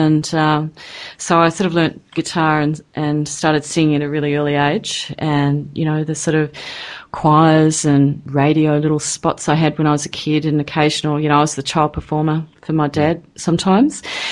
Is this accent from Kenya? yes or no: no; New South Wales, Australia; born there; I'm not a Welsh woman, although I was born in New South Wales in Australia.